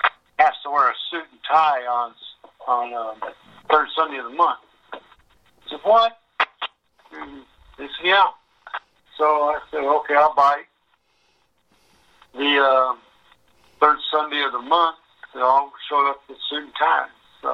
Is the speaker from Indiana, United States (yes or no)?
yes; New Albany, Indiana, United States; born there; I was born in New Albany, Indiana, 1956.